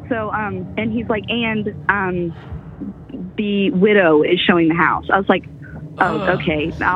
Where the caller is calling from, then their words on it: Midwest, United States; I'm from the Midwest.